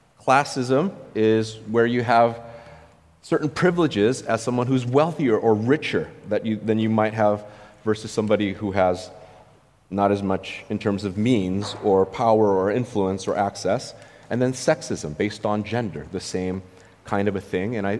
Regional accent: United States; They don't know what it's like to be a minority person growing up in America.

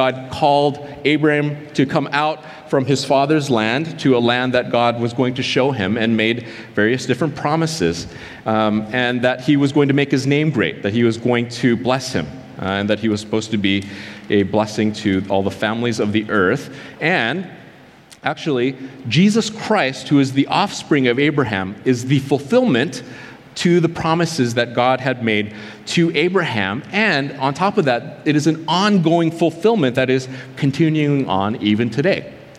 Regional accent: South Korea; You know, that means Koreans like me, or Americans like Mitch. Actually, I'm American as well.

